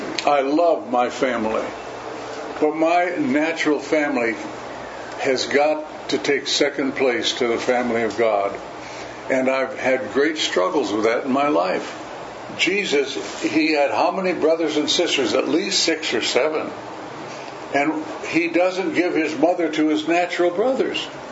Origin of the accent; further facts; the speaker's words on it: United States; I'm glad I'm an American. I'm glad I was born and raised here.